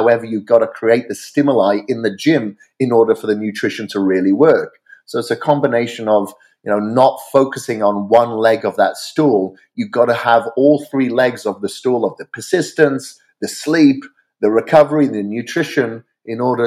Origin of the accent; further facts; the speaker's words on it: Wales, United Kingdom; now in Boise, United States; I'm from Wales originally, and I'm here in Boise, Idaho